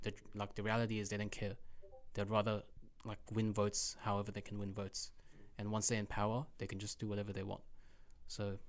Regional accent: Punchbowl, New South Wales, Australia; growing up in Punchbowl, you see quite a lot. And but yeah, you know, our area, you know, it's a very diverse community.

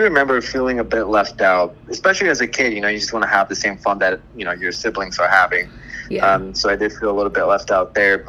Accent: San Diego, California, United States; also born or lived in Tijuana; So I was born in Tijuana, Mexico, and I was in the Colonia Independencia, which is up on a hill in TJ. And I lived there for about 4 or 5 months before my parents and I immigrated to San Diego

